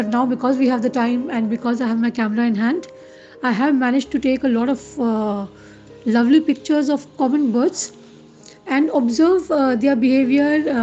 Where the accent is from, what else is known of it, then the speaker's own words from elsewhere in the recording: Mumbai, Maharashtra, India; moved away as an adult; now in Delhi, India; essentially I am from Bombay and I moved to Delhi for work 9 years ago.